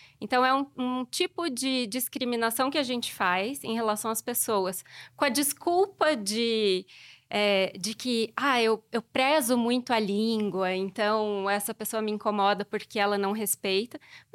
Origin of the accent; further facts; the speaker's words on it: Minas Gerais, Brazil; accent: caipira; Eu sou do sul de Minas, então eu falava de um jeito bem cantado, o R retroflexo muito forte, né, que é o R caipira.